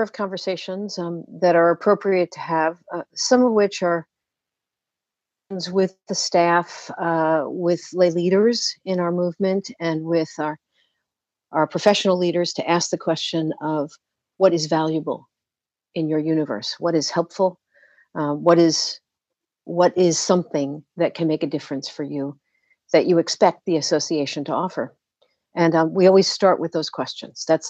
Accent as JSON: {"language": "English", "region": "New York", "country": "United States", "lives_now": "Richmond, United States", "said": "I'm originally a New Yorker and presently deeply into my Virginia roots, which extend back here."}